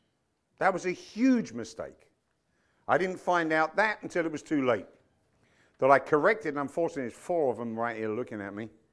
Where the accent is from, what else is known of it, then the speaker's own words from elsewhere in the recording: London, United Kingdom; Growing up in London, I went to a grammar school, a very, one of them snooty schools.